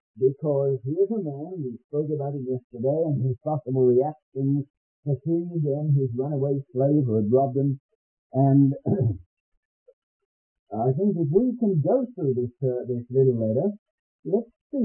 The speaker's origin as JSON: {"language": "English", "region": "England", "country": "United Kingdom", "said": "if you can't read my writing, it's because I'm an Englishman writing on St. Patrick's Day."}